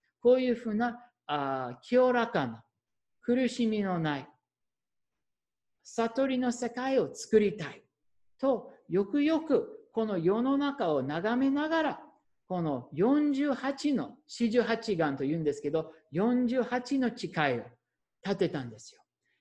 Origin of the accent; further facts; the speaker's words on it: Minnesota, United States; Japanese is a second language; で、私はもうミネソタ出身ですね。